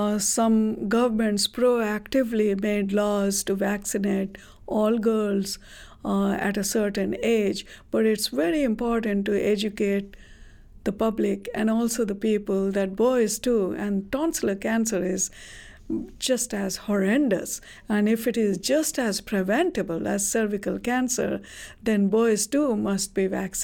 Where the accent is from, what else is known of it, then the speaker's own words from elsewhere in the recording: India; I come from India